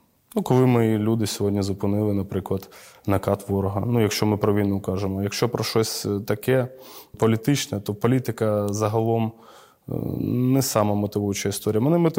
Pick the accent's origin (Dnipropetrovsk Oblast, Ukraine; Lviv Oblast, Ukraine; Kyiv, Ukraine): Kyiv, Ukraine; я ж виріс і жив на Нивках